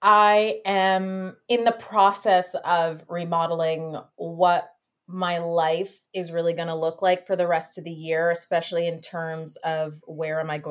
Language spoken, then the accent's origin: English; New York, United States; you know, I'm born and raised in New York, so that's a big reason why I started going there